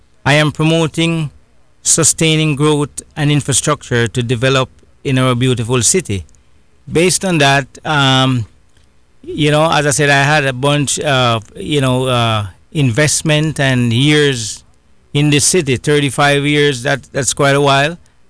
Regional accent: Kingston, Jamaica; now in Palm Bay, United States; I was born and raised in Kingston, Jamaica.

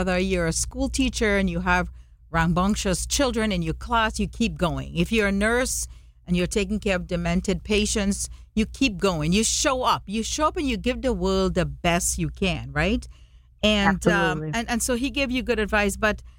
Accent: Trinidad & Tobago; I'm from Trinidad. I'm, you know, Indian heritage from India, but born and raised in the Caribbean.

